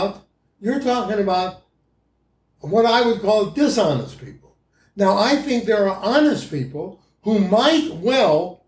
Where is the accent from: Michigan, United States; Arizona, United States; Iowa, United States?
Iowa, United States; Ames; I grew up in Ames, Iowa